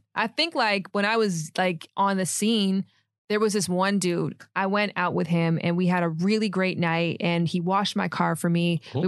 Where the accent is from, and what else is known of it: Toronto, Ontario, Canada